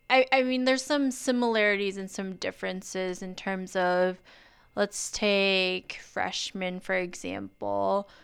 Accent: Taiwan; English is a second language; moved away; I'm from Taiwan, and there's not really, well, as far as when I was living there, wasn't really any talk about mental health.

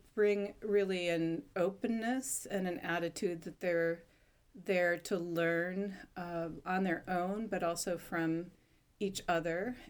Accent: Michigan, United States; I went to the University of Michigan in Ann Arbor. I grew up in Michigan

